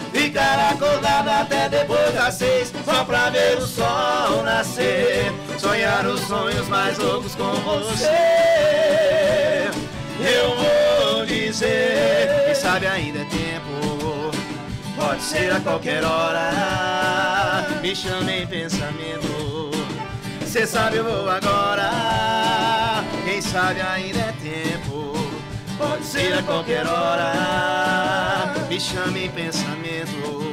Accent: Rio de Janeiro, Brazil; Ah, a gente é bem do interiorzão, eles falam que é fluminense.

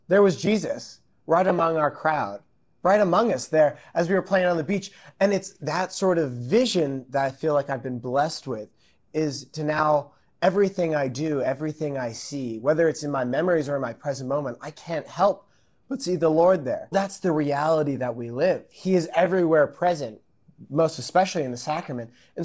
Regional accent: Wisconsin, United States; I'm from Wisconsin.

